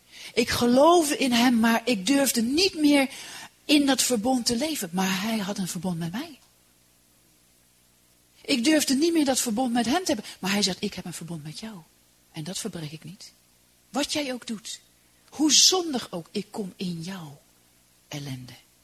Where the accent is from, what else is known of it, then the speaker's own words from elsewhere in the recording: Poland; Dus en ik ben in Polen opgevoed.